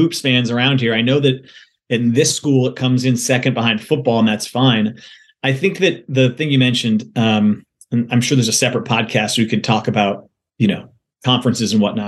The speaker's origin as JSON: {"language": "English", "town": "Seattle", "region": "Washington", "country": "United States", "tie": "born or raised there", "said": "So I grew up in Seattle and ended up in Pepperdine"}